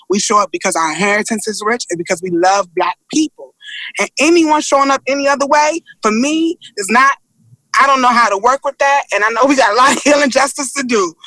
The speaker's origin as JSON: {"language": "English", "town": "Washington", "region": "District of Columbia", "country": "United States", "tie": "born or raised there", "said": "I'm born and raised in Washington, D.C. My people have been here for over 150 years. And my great-grandmother remembers when she got electricity in Southeast D.C."}